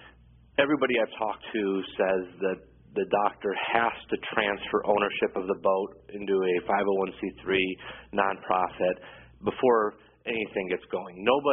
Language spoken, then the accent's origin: English; Detroit, Michigan, United States; anyone who grew up in Metro Detroit who's 35 years old or so, I'm about 35, I have very vivid memories